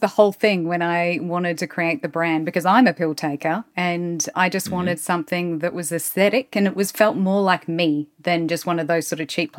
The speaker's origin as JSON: {"language": "English", "country": "Australia", "said": "I'm an Aussie."}